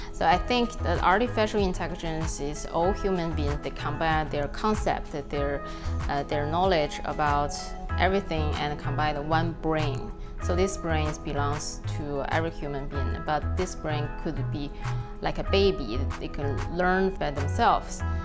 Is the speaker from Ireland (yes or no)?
no; Beijing, China; English is a second language; I'm from Hutong place, which is a really local location in capital of China, Beijing.